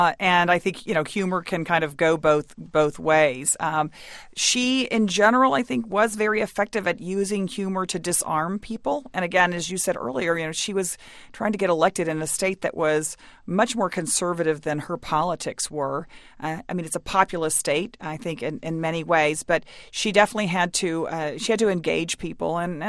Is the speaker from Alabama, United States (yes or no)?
no; Dallas, Texas, United States; I grew up in Dallas, Texas, which was a very conservative city at the time.